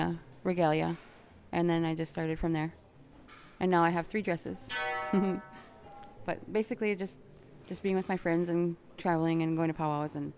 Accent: Lac Courte Oreilles, Wisconsin, United States; So I'm from Lacouderie, Indian Reservation in Wisconsin.

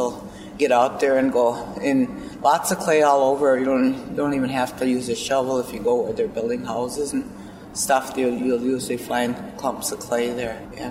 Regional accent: Rice Lake, Minnesota, United States; I was from Rice Lake, part of the opposite end of the reservation, so back when we were kids, we didn't come to White Earth very often

